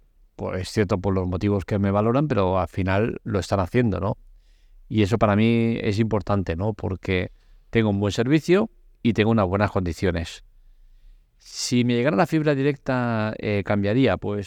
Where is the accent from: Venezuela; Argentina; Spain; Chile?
Spain; Catalonia; Como buen catalán, la pela es la pela.